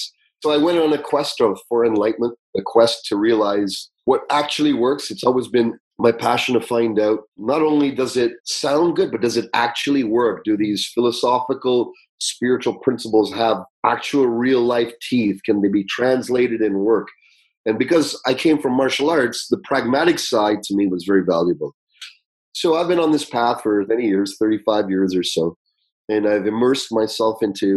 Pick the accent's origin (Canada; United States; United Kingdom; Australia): Canada; also born or lived in Uganda; When I was young, raised by Indian parents, East Indian parents in Canada, I was born in Uganda, Africa. They emigrated to Canada.